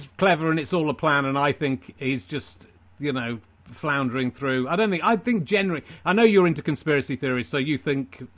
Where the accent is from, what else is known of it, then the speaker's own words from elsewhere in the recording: United Kingdom; So it was a bit different than what as a British person you associate America with.